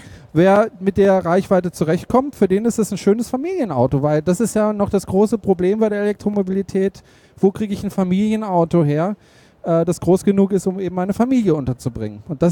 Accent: Freiburg, Baden-Württemberg, Germany; Aus Freiburg?

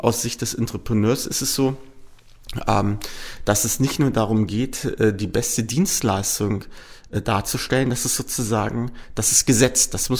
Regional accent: Lower Saxony, Germany; Tatsächlich bin ich in Niedersachsen aufgewachsen.

